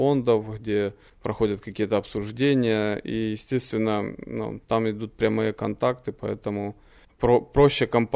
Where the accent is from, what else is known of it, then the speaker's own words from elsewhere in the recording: Donetsk, Donetsk Oblast, Ukraine; я сам приехал летом с Донецка, переехали с женой уже